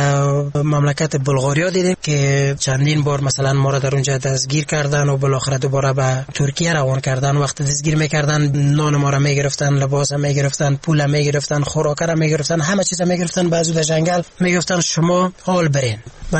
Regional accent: Afghanistan; moved away; also born or lived in Germany

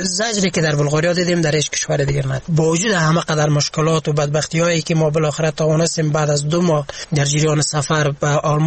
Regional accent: Afghanistan; بهتر همیست دوباره پس به وطنم بگردم

